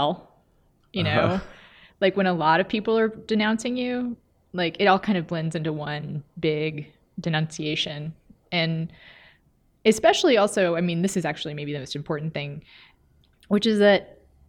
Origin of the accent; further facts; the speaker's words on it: Texas, United States; And I'm from Texas and I know what that is